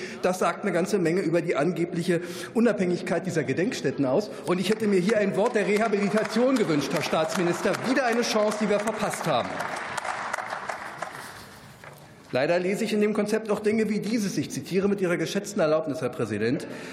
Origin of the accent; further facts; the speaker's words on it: Berlin, Germany; Nur, ich bin Berliner.